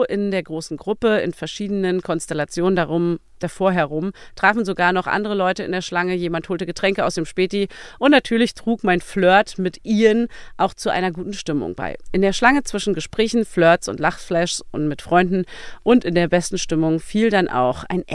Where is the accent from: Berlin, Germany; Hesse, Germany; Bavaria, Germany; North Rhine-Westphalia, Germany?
Berlin, Germany; Als Berliner tut man das.